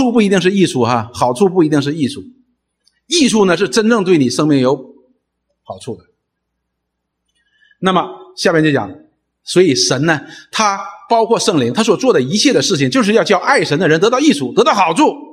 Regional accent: China; 我们中国人前阶段的时候有一个很流行的词叫保驾护航

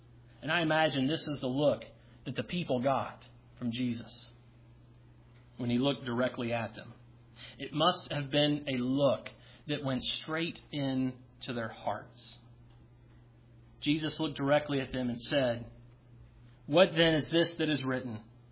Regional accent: Tennessee, United States; I'm from Tennessee. If I were to translate this into my native dialect, it would be, heck no!

